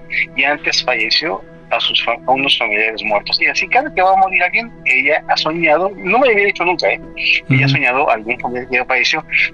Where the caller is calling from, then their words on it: Toluca, State of Mexico, Mexico; de Toluca. ¿Cómo estás?